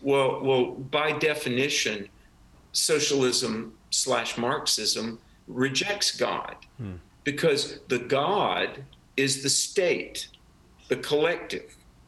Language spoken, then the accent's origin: English; North Carolina, United States; and even in my home state of North Carolina, near Fayetteville, there was a socialist commune.